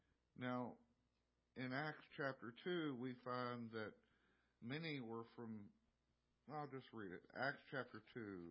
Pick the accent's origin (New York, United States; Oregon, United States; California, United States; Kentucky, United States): Kentucky, United States; I grew up in Kentucky, and when the snow starts falling, I'm ready to stay home.